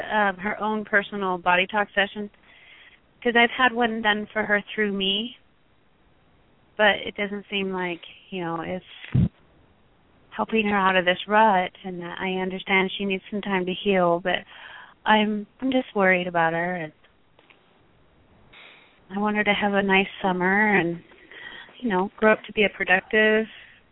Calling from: Delta, Utah, United States; Delta, Utah.

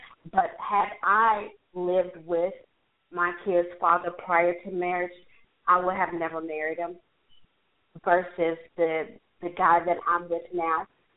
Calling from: Atlanta, Georgia, United States; I'm calling from Atlanta.

